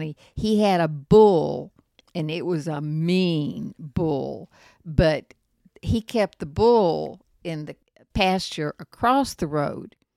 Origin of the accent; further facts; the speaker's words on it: Rock Chapel, Georgia, United States; I'm from Rock Chapel, Georgia, which used to be country. It's about 20 miles southeast of Atlanta, but it was country.